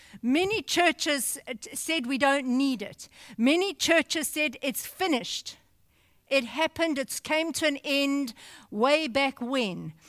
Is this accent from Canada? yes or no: no; South Africa; it might be because I'm South African.